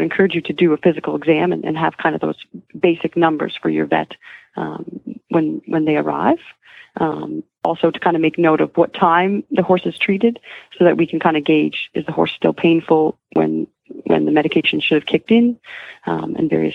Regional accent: Canada; now in United States; I'm from Canada

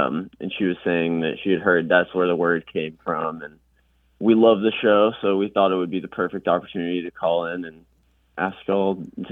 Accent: Charleston, South Carolina, United States; I'm from Charleston, South Carolina.

